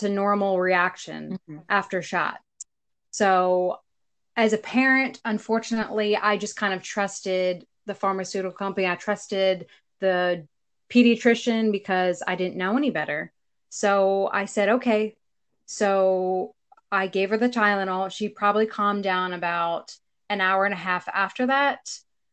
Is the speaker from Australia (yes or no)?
no; Pennsylvania, United States; moved away as an adult; I live in South Carolina. I'm originally from Pennsylvania. We have lived in South Carolina for about 4 years now.